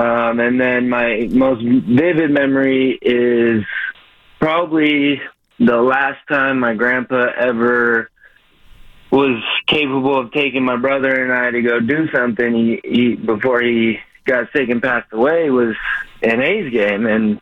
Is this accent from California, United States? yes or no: yes; Fremont, California, United States; I was born into the Barry Bonds era, so it was hard not to pick them, even though I'm from Fremont.